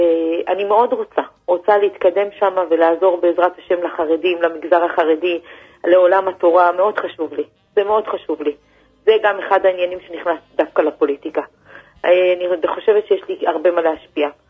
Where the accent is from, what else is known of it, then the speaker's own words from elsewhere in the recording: Jerusalem, Jerusalem District, Israel; אני מרמות מירושלים.